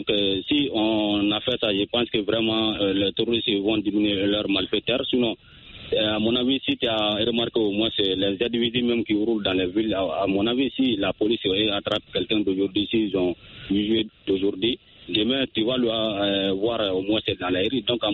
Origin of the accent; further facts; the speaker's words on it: Sonitieni, Mali; je vous appelle depuis dans mon village natal, à Sonitieni du Mali.